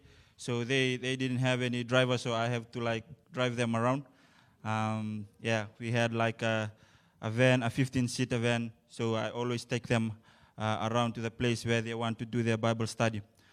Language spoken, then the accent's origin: English; Fiji; I'm 25 years old, and I'm from Fiji.